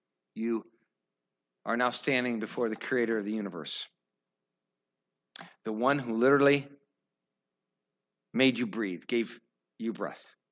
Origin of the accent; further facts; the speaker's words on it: Iowa, United States; Now, I don't know if you've ever seen a barn fire. I'm from Iowa. I've seen one.